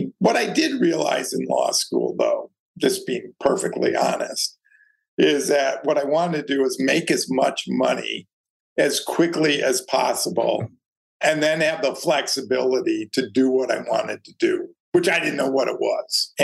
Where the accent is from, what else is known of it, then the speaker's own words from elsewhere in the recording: Detroit, Michigan, United States; now in New York, United States; I grew up in a nice suburb of Detroit, had lots of good friends, still do, in fact, going to Michigan tomorrow for a high school reunion.